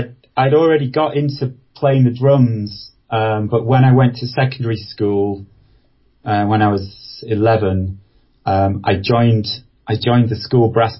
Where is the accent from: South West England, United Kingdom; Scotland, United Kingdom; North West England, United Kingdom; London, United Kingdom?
North West England, United Kingdom; Preston; Yeah, it's northwest England and Lancashire.